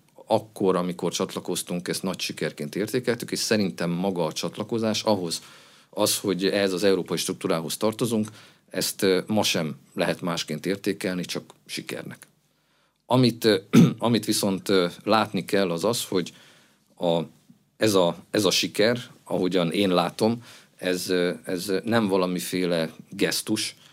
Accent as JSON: {"language": "Hungarian", "town": "Szolnok", "region": "Jász-Nagykun-Szolnok", "country": "Hungary", "tie": "born or raised there", "said": "Én Szolnokon születtem, ott is nőttem föl, ezt én láttam közelről."}